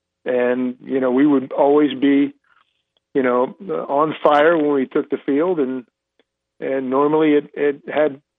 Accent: Fayetteville, Arkansas, United States; born there; I was born in Fayetteville, you know, so I don't think any of my friends, any of my teammates, any of my opponents thought that I was going anywhere but the Arkansas Razorbacks.

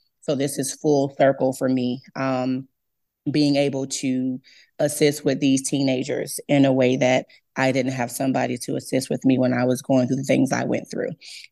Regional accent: Augusta, Georgia, United States; also born or lived in North Charleston; I grew up in Augusta, Georgia slash North Charleston. So I like to jokingly call myself a salty peach.

